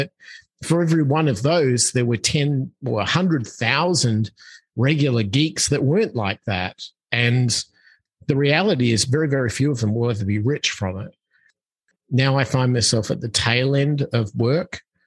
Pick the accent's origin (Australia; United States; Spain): Australia; I come from Australia. I come from a town where I was raised in the 60s and the 70s